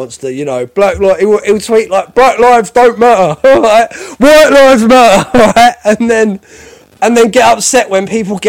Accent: South East England, United Kingdom; Don't get me wrong, I was born and raised here. I'm very proud to be born and raised in Britain. I love London. I love being from the southeast of England.

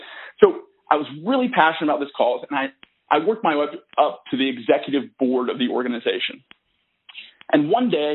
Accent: Philadelphia, Pennsylvania, United States; born there; So I was born in Philadelphia, and I did have a Rocky poster above

